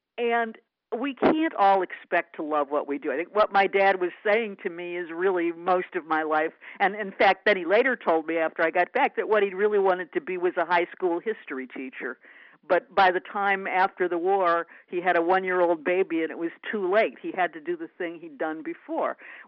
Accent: Michigan, United States; And growing up in Michigan, everything was connected to the auto industry.

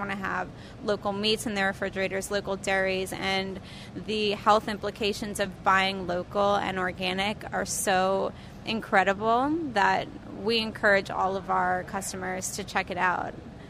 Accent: New Orleans, Louisiana, United States; I'm from New Orleans, and I own Raw Republic, which is a cold-pressed juice shop.

